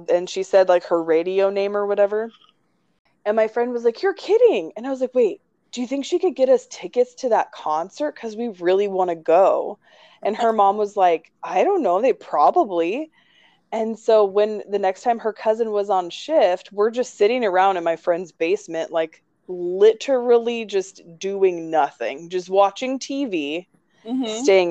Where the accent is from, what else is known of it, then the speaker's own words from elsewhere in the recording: Seattle, Washington, United States; I'm from Seattle. I have an excuse.